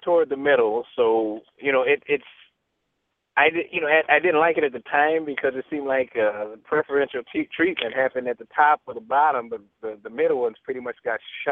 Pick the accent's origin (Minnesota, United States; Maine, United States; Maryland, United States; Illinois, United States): Illinois, United States; I started by basically, if you want to call a son of Illinois, that would be me